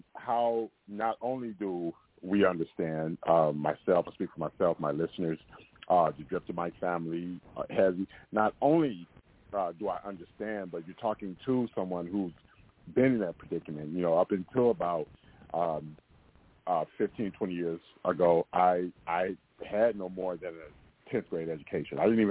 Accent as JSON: {"language": "English", "town": "Oakland", "region": "California", "country": "United States", "said": "I'm from the Bay Area, California, Oakland, California, and so that's why I did a lot of my time."}